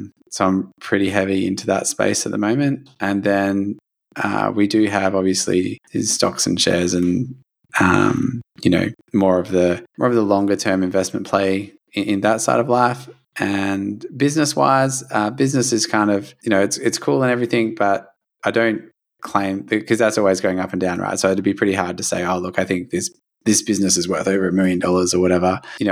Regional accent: Perth, Western Australia, Australia; So I'm from Perth, the end of the earth.

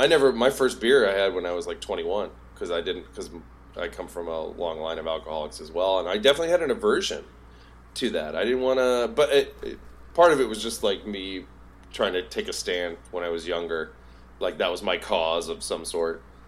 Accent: Southeast, United States; I'm you know, I'm from the Southeast

